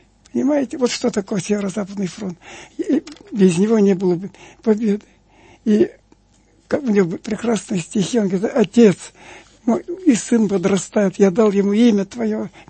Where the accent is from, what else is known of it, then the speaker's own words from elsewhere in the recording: Vyatka, Kirov Oblast, Russia; Я все искал надписи моей любимой родной Вятки, и не видел.